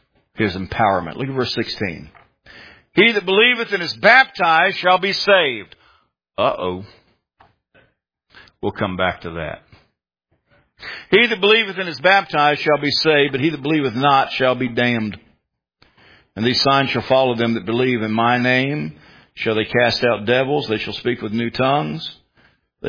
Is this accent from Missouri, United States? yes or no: no; Richmond, Virginia, United States; Now, I come from the Richmond, Central Virginia area.